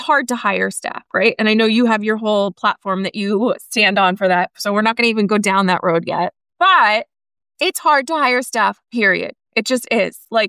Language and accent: English; New England, United States; accent: New England; There's my New England accent coming out.